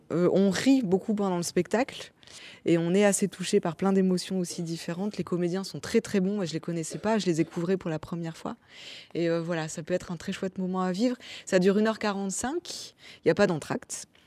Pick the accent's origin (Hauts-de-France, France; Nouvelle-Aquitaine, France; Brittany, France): Hauts-de-France, France; Moi, voilà, je suis pas née en Algérie, mes parents non plus, je suis française, etc. Mais je viens du Nord-Pas-de-Calais.